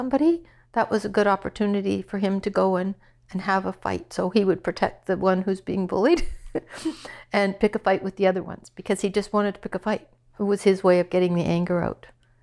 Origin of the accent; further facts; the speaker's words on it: Saskatchewan, Canada; I grew up in Saskatchewan, small town of 100 people, farming community down by the Manitoba-US border. I had a pretty happy childhood. My dad died when I was 13, and so my mom and I moved to Regina.